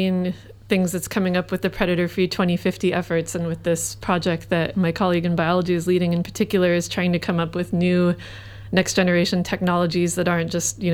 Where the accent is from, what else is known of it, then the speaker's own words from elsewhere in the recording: United States; now in New Zealand; as an American and a relatively recent transplant to New Zealand